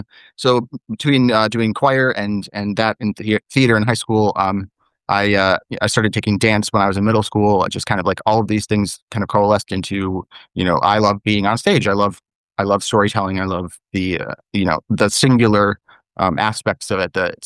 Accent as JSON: {"language": "English", "region": "Midwest", "country": "United States", "tie": "born or raised there", "said": "Well, I grew up in the Midwest and in an area where I was kind of... it was a relatively well-off middle-class neighborhood."}